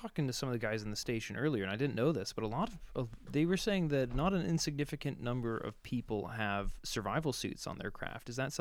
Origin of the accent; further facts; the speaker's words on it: Seattle, Washington, United States; I grew up in the Seattle area, and we live out on the, you know, the lake. We have a view over of Lake Washington